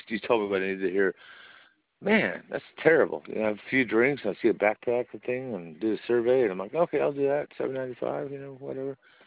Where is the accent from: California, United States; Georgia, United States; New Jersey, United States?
Georgia, United States; Atlanta; And I'm from Atlanta